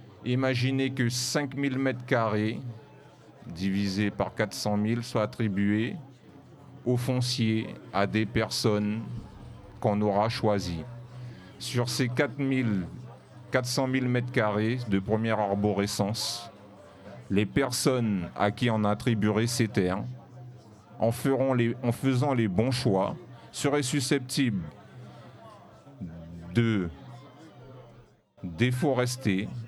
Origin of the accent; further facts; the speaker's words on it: France; nous sommes français, mais d'Hexagone si vous préférez